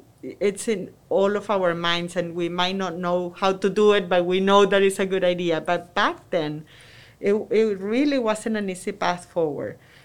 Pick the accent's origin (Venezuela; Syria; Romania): Venezuela; English is a second language; also born or lived in New York; now in Texas, United States; I was born and raised in Venezuela. I'm sure you can tell by my accent that I'm an expert. I moved to New York 21 years ago already. And 10 years ago, I moved from New York to Texas.